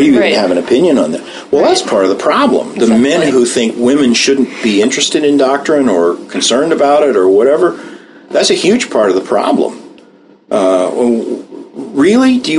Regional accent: Tulsa, Oklahoma, United States; I grew up in Tulsa

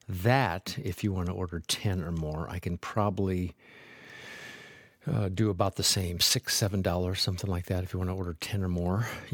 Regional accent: New England, United States; I realized what a New Englander I am, not with my accent, but my mentality.

